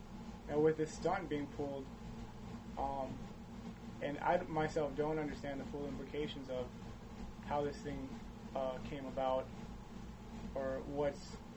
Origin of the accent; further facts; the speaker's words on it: Los Angeles, California, United States; I grew up in Los Angeles, so I used to see her campaign ads on television.